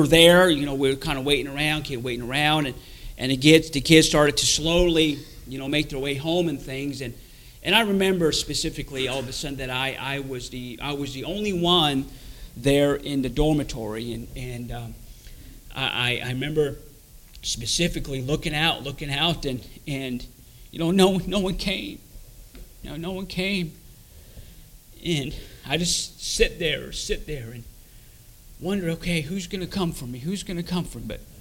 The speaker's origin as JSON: {"language": "English", "country": "United States", "tie": "born or raised there", "said": "I grew up there on the Navajo Indian Reservation, born and raised there on the reservation."}